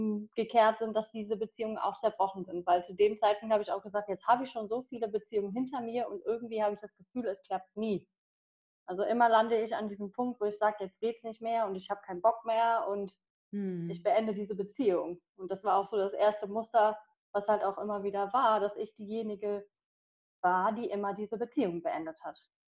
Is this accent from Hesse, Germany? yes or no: no; Ahaus, North Rhine-Westphalia, Germany; ich komme aus Ahaus. Bin 35 Jahre alt